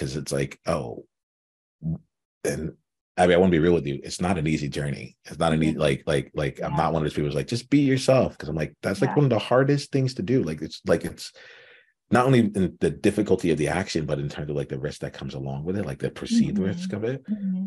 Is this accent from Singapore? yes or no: no; United States; I was born in America. So I grew up as honestly an African American, right?